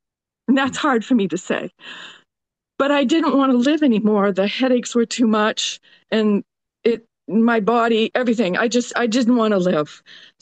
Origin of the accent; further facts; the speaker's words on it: Maine, United States; I'm from Maine.